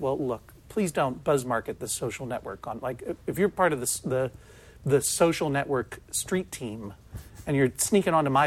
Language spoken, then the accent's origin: English; Boston, Massachusetts, United States; also born or lived in Northampton; Yeah, on November 2nd in Northampton, Massachusetts. My adopted hometown, November 3rd in Boston, Massachusetts, my actual hometown.